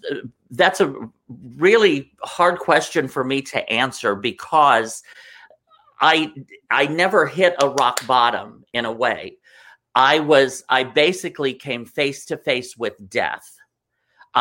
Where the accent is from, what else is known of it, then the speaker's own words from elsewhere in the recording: Midwest, United States; now in New York, United States; I grew up in the Midwest. I was always very active and always doing 100 things at one time.